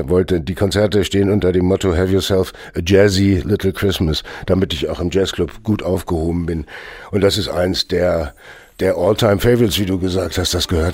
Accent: Hanover, Lower Saxony, Germany; Als Kind war ich natürlich wie jeder Hannoveraner irgendwie mit den Eltern irgendwie mal am Wochenende in Hameln und habe Rattenfängerkuchen gegessen und so weiter und kannte es bis dahin gar nicht. Und ich bin nach Hameln gezogen aus beruflichen Gründen

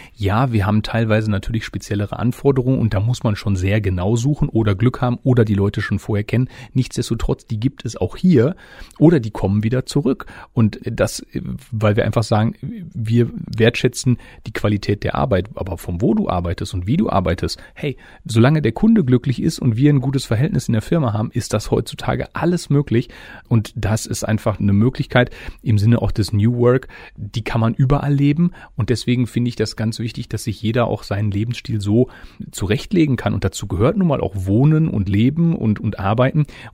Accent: Essen, North Rhine-Westphalia, Germany; now in Hessisch Oldendorf, Germany; ich bin aus Überzeugung mit meiner Frau dann hier nach Hessisch-Oldendorf auch gezogen und habe das hier auch lieben gelernt, weil ich komme aus einem kleinen Vorort von Essen

